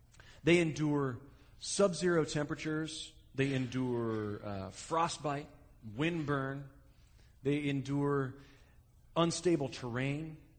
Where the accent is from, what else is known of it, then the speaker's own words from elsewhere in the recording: Wasilla, Alaska, United States; It starts in my hometown of Wasilla.